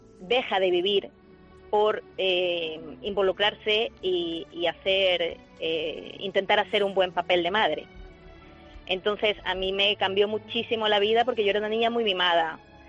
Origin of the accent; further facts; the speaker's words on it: Ecuador; Yo soy de Ecuador.